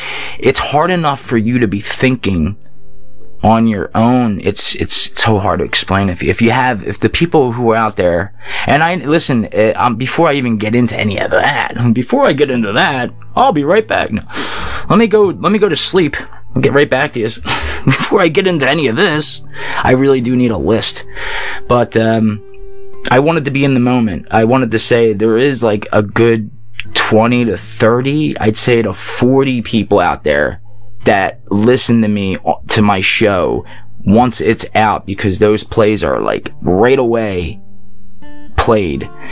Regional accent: Philadelphia, Pennsylvania, United States; because I grew up in Philly, and I guess it's also ADD coming out of me.

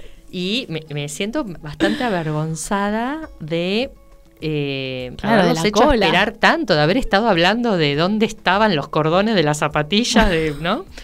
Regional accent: Argentina; ¿de dónde sos? De Argentina.

